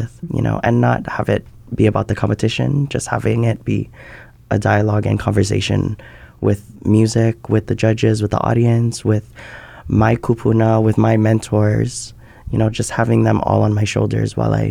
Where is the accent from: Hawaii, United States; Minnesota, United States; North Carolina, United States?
Hawaii, United States; Kaneohe; I always like to think of myself as homegrown. I'm from Kaneohe. I live in Nu'uanu